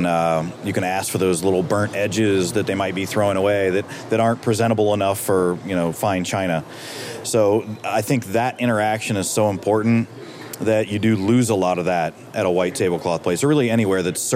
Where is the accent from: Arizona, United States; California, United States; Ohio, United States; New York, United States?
Ohio, United States; I mean, I get lambasted quite a bit because I'm from Ohio.